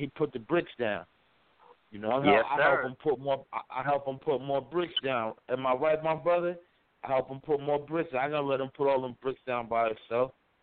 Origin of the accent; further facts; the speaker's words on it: East Orange, New Jersey, United States; because I grew up in East Orange, too. I'm an Essex County product, man. Essex County, New Jersey. I mean, I ran through Newark, East Orange, Irvington, Orange, everything.